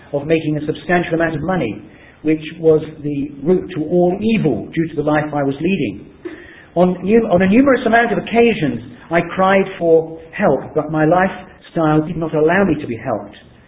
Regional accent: South Africa; I'm a South African, 27-year-old white male.

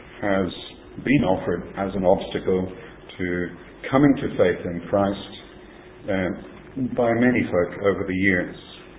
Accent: Tasmania, Australia; I grew up in Tasmania, in Australia.

